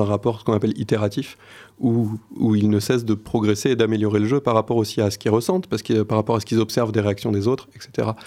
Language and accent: French; Bressuire, Nouvelle-Aquitaine, France; moi, je suis originaire de Bressuire, donc pas loin de chez Thomas. Et j'ai étudié, entre autres, à Poitiers.